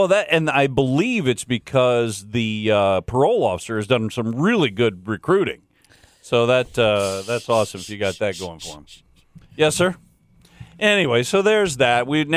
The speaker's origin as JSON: {"language": "English", "town": "Detroit", "region": "Michigan", "country": "United States", "tie": "born or raised there", "said": "But see, you got to remember the Detroit Tigers are based out of my hometown."}